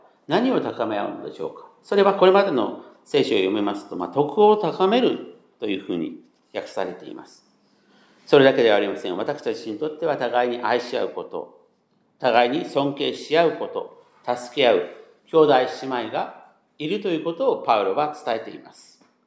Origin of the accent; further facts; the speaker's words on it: Tatebayashi, Gunma, Japan; 私の出身は群馬県館林市というところであります。